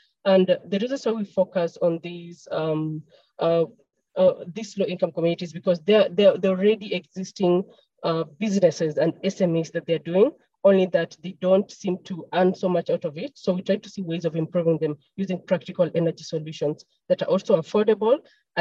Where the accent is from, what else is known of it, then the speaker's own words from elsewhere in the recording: Kenya; I am from Kenya.